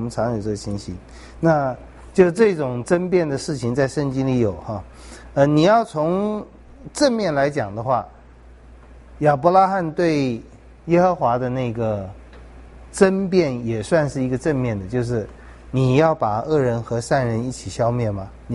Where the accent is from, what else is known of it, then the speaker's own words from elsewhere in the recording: Taiwan; 我们台湾人是最现实，